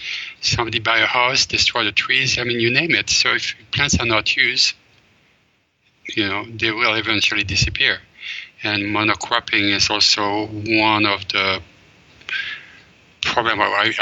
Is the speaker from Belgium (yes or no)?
yes; Belgium; moved away as an adult; growing up in Belgium, I would say 80% of the forests of Belgium are completely gone due to two things, urban expansion and agriculture.